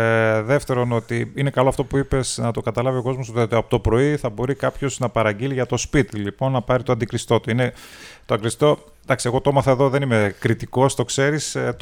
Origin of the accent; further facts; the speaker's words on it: Germany; now in Greece; εγώ γεννήθηκα μεγάλος, είπα στη Γερμανία.